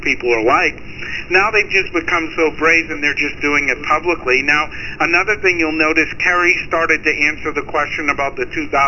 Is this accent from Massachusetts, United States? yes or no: yes; Massachusetts, United States; You know, I'm from Massachusetts, and I'm a registered Democrat